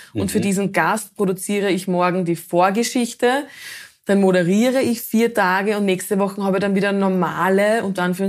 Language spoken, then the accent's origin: German; Ladendorf, Lower Austria, Austria; ich komme aus Ladendorf, also einer Ortschaft in der Nähe von Mistelbach.